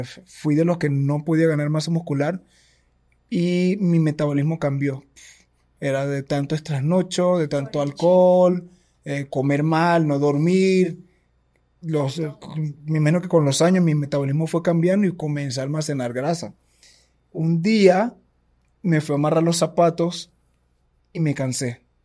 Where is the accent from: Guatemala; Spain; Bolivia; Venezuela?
Venezuela; soy venezolano. Tengo 40 años, aunque no lo parezca.